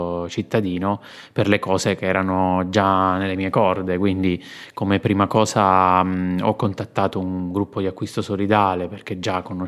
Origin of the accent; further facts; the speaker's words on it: Abruzzo, Italy; moved away as an adult; now in Bologna, Italy; sono abruzzese di origine, ho studiato in Abruzzo, poi dopo alcuni giri mi sono trasferito a Bologna.